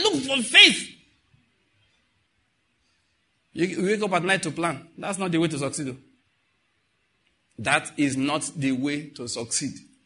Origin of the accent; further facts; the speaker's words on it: Ondo, Nigeria; also born or lived in Owo / Edo State / Taraba State / Lagos State; I was born in Owo, grew up in Ondo State, went to school in Edo State, university I'm talking about now, served in Taraba State, did postgraduate in Lagos State, then crossed all the way to Enugu State.